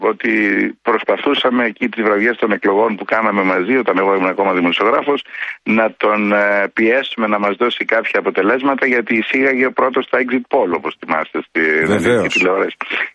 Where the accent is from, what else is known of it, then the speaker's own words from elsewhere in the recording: Kyparissia, Peloponnese, Greece; ωραίο δώρο δίνετε για την πατρίδα μου, την Κυπαρισία.